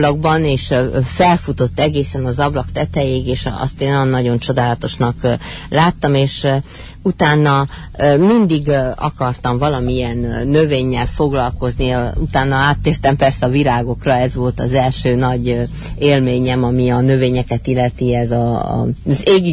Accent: Sălaj, Romania; amikor kicsi voltam, falun nevelkedtem Szilágyságba

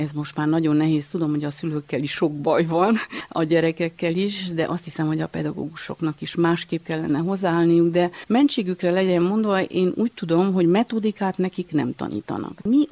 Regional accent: Arad, Arad County, Romania; Szórványról származom, ugye, Aradról.

